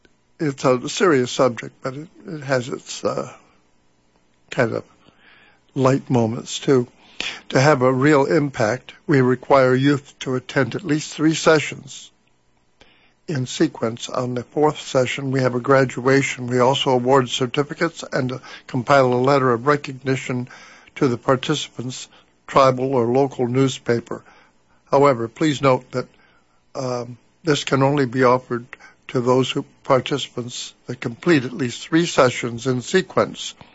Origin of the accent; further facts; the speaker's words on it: United States; Walking in two paths simultaneously is tricky walking, and we as Indian people do this. We're not the only ones, but we are certainly the oldest in this territory who are in this situation.